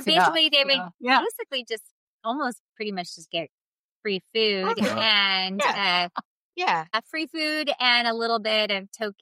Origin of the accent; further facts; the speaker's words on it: Canada; because I'm Canadian, I could get a 2-year work visa.